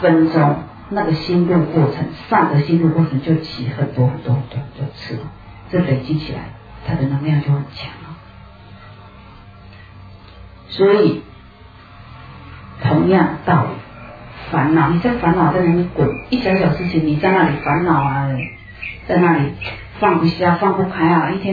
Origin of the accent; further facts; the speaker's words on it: China; 像我们中国人通常都很客气，对不对？很谦卑啊。